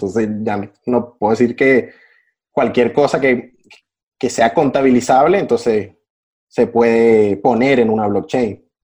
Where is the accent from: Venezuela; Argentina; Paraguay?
Venezuela; quizás porque soy venezolano